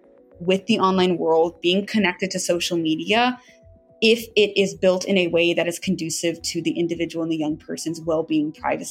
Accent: Birmingham, Alabama, United States; On a more personal note, I'm a girl from Birmingham, Alabama

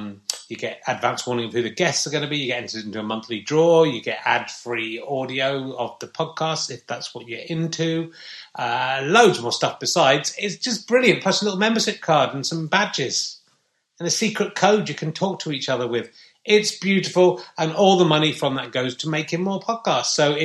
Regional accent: Yorkshire and the Humber, United Kingdom; We're all from the East Riding of Yorkshire.

